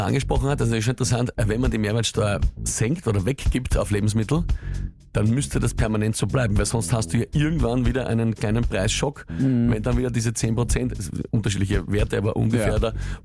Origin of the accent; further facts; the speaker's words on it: Austria; bei uns in Österreich